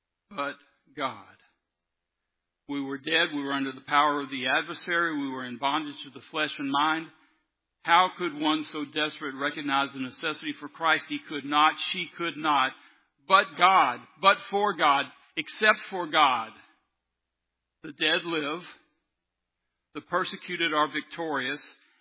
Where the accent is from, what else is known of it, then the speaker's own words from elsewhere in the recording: Robertsdale, Alabama, United States; I grew up in Robertsdale.